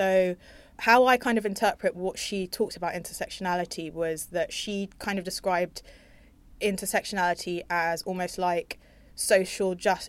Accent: London, United Kingdom; black woman. I went to state school. I was also educated at Oxford University. I'm able-bodied, I'm cisgender, I'm straight, and I'm from North London.

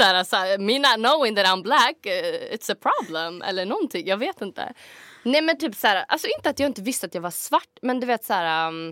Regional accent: Skoghall, Värmland, Sweden; jag är från en liten ort som heter Skoghall. Utanför Karlstad, ungefär 7 kilometer. Bor typ 15 000 när jag växte upp i alla fall. Nu har det säkert blivit mer.

